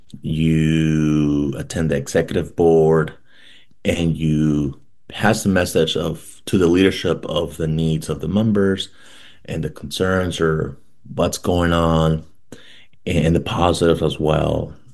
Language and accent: English; San Diego, California, United States; also born or lived in Mexico; You know, I was born in Mexico. My mom, like many mothers and family members, my mother decided to immigrate for a better life for myself and my sisters. So she immigrated to San Diego, California. And then we grew up in a very humble home.